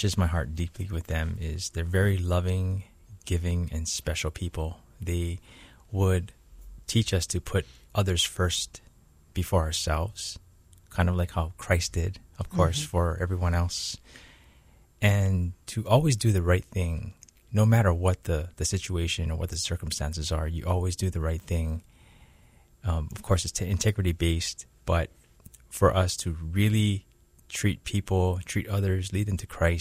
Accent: Honolulu, Hawaii, United States; also born or lived in Waipio Gentry; I grew up in Honolulu, Hawaii, and grew up about half my life in there, and then I moved over to Waipio Gentry, so I had the best of both worlds in the city and in the countryside.

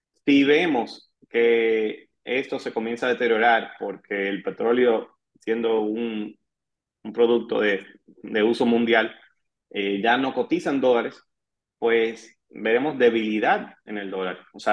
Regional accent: Dominican Republic; en esquema de que uno como dominicano

